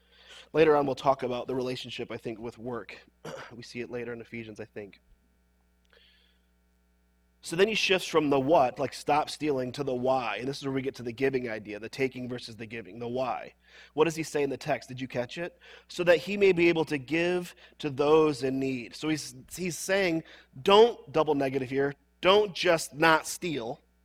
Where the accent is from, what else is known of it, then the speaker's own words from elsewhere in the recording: Jackson, Michigan, United States; I grew up in Jackson, Michigan, went to an Awana clubs in Jackson, Michigan, grew up in church there.